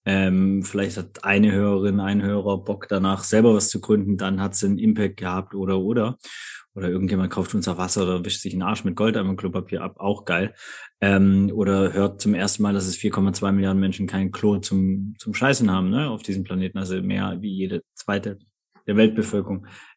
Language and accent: German; Baden-Württemberg, Germany; Wir sind alle zusammen im Schwabenländle aufgewachsen, sind dort zusammen zur Schule gegangen